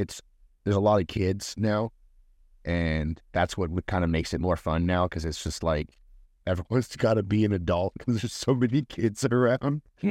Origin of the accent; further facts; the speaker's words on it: Modesto, California, United States; I mean, I'm from Modesto. We're the same thing. We're like an hour away from the Bay.